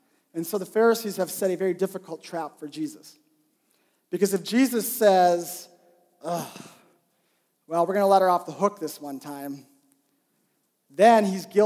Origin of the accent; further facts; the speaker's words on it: North Dakota, United States; Now, where I'm from, I grew up in North Dakota. Where I'm from, that's a hockey rink, okay? We flood our backyards and put, you know, hockey rinks there.